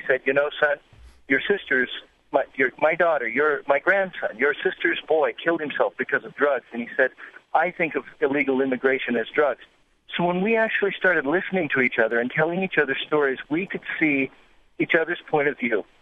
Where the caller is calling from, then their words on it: Phoenix, Arizona, United States; I come from Arizona, where it's pretty charged politically about the immigration issue.